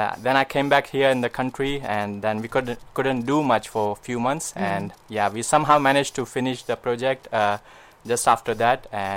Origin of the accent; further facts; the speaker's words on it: Ahmedabad, Gujarat, India; English is a second language; So basically, I was in my hometown, Ahmedabad, when we're doing this project.